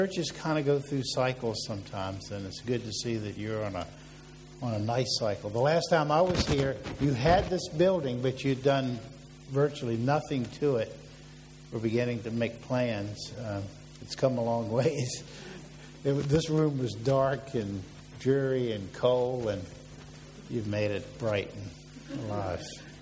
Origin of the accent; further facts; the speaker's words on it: Tappahannock, Virginia, United States; I grew up in Essex County. The next one was Middlesex, is Lancaster, Northumberland, Westmoreland. And then a few Indian names get mixed in. Our little town was called Tappahannock.